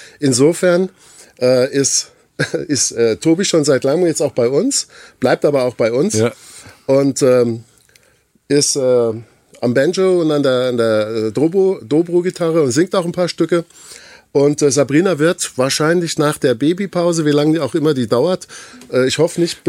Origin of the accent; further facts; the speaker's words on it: Hesse, Germany; Aus Oberhessen.